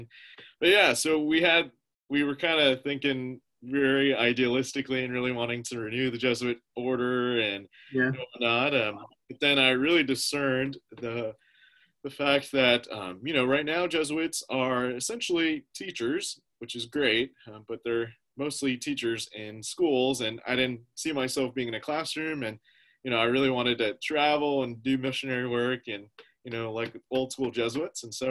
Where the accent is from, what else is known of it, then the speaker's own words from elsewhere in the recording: Dallas, Texas, United States; also born or lived in Queens, New York; I was born in Queens, New York, but my family and I got to Texas as quickly as we could, and I actually grew up in the Dallas area.